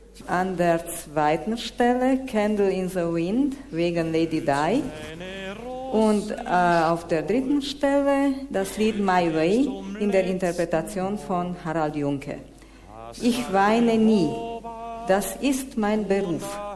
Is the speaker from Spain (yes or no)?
no; Romania; Ich bin Geigerin und ich komme aus Rumänien.